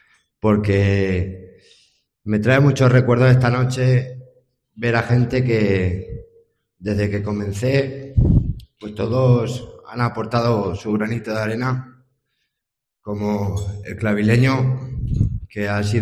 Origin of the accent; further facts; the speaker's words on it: Torralba, Spain; debutar con picadores en mi tierra, en Torralba.